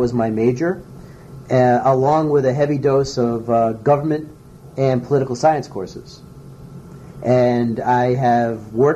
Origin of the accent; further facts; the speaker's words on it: Milford, Connecticut, United States; now in Rhode Island, United States; I am not. I grew up in Milford, Connecticut.